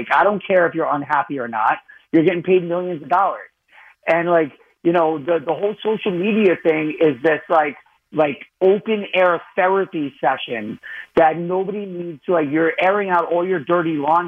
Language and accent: English; New York City, New York, United States; Fan. I'm a New Yorker. Yeah, I got a 347 number.